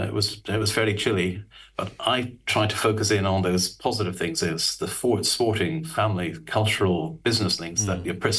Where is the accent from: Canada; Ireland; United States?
Ireland; Dublin, Leinster; as an Irishman who turned up in London expecting to get a couple of years of city experience before he went back to Dublin